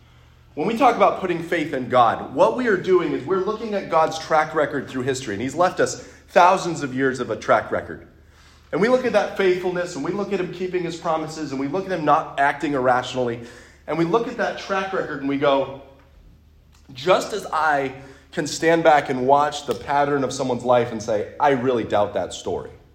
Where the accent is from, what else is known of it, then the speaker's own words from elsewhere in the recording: New Hampshire, United States; You know, like I come from New Hampshire, you know, where worst comes to worst, you just go hide in the woods and you're fine for a while.